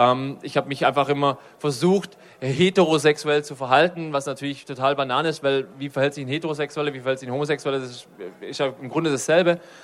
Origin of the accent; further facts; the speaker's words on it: Bad Saulgau, Baden-Württemberg, Germany; Aus der Nähe von Ravensburg, Bad Saulgau heißt es. Ja, kein Mensch, aber ist im Schwäbischen.